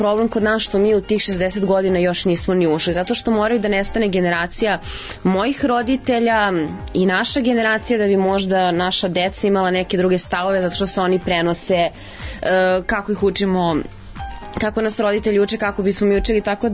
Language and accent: Serbian; Serbia